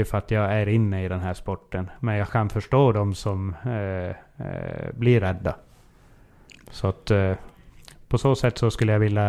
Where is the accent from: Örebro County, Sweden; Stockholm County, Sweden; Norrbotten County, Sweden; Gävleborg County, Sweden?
Norrbotten County, Sweden; när jag är norrbottning